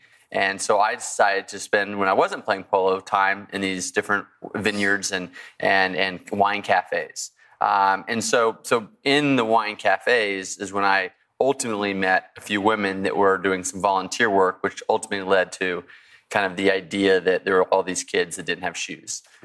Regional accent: Texas, United States; I grew up in Texas, had ridden horses before.

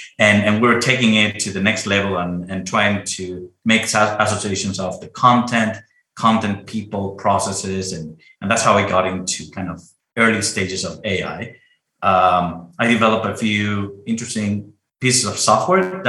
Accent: Mexico City, Mexico; English is a second language; That's going to explain a little bit my accent. I was born and raised in Mexico City

